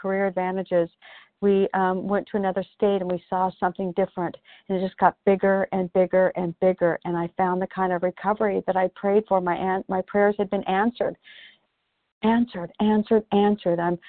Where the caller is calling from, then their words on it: Canby, Oregon, United States; I'm calling from Canby, Oregon.